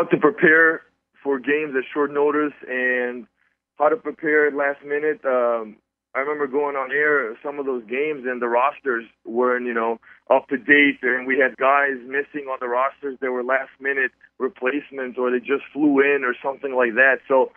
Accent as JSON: {"language": "English", "town": "Detroit", "region": "Michigan", "country": "United States", "tie": "born or raised there", "lives_now": "Los Angeles, United States", "said": "I think I'm a Detroit Lions fan because I grew up in Detroit, so I'm a Lions fan all the way."}